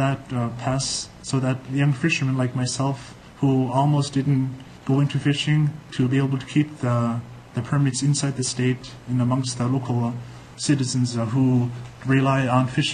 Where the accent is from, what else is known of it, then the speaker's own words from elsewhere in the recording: Dillingham, Alaska, United States; I come from Dillingham.